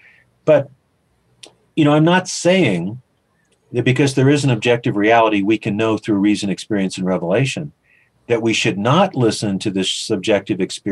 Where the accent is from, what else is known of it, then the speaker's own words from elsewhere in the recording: Anchorage, Alaska, United States; I was brought up in Anchorage, Alaska. Yeah. When I was brought up, I was around a lot of Native Alaskans.